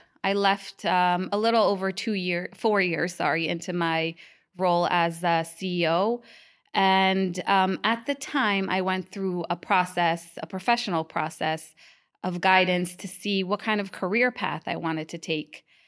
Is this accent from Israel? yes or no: yes; Israel; now in United States; I was born in the U.S. I grew up in Israel as a young child, moved to the U.S. During elementary, middle school, and then completed high school and my army service in Israel.